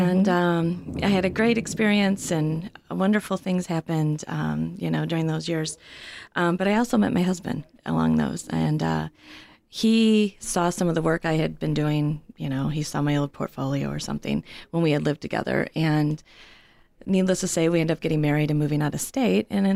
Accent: Royal Oak, Michigan, United States; I'm from Royal Oak originally.

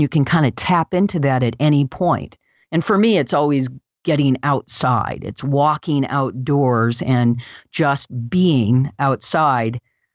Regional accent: Michigan, United States; now in Santa Barbara, United States; I'm from Michigan. I moved to Santa Barbara.

